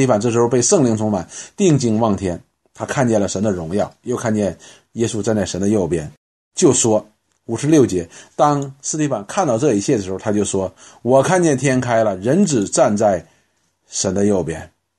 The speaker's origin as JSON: {"language": "Chinese", "country": "China", "said": "因为以前他们穿的跟我们中国人差不多"}